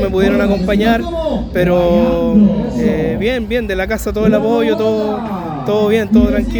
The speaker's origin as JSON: {"language": "Spanish", "town": "Nogales", "region": "Sonora", "country": "Mexico", "tie": "born or raised there", "lives_now": "La Cruz, Mexico", "said": "yo nacido y criado en Nogales, ahora actualmente vivo en La Cruz, con mi señora, con mi hija"}